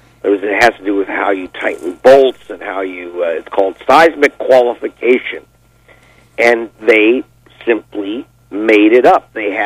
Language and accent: English; California, United States; I grew up in California.